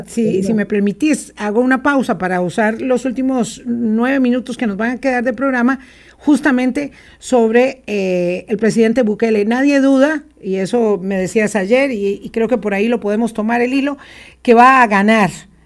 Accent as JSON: {"language": "Spanish", "country": "Costa Rica", "said": "tengo que decirlo, como costarricense"}